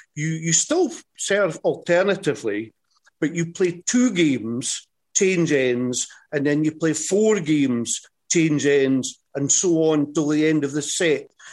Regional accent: Scotland, United Kingdom; I'm Scottish

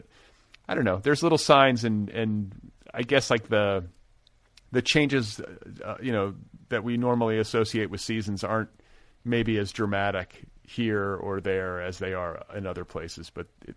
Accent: Midwest, United States; I grew up in the Midwest too, so I totally

